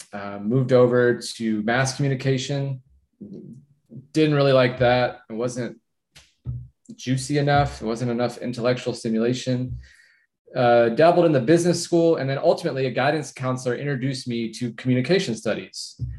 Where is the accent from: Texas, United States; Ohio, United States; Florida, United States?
Texas, United States; Austin; I'm born and raised in Austin, Texas. And I started my academic journey at ACC, the community college here in Austin.